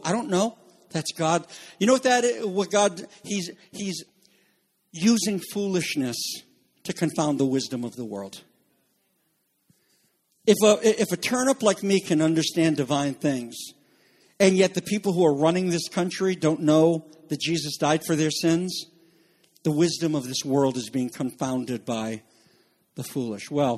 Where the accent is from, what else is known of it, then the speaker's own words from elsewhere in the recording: Canada; I'm French Canadian. If anybody should go to heaven, it's French Canadians.